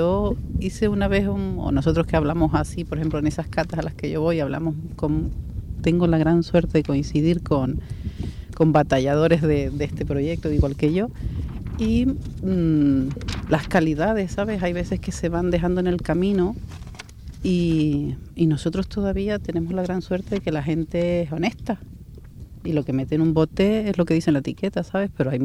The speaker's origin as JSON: {"language": "Spanish", "region": "Canary Islands", "country": "Spain", "said": "siendo majorera"}